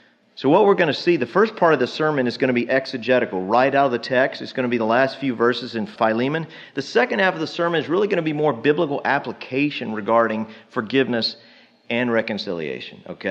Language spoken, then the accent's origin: English; Texas, United States; I figure we're from Texas. We can say partner.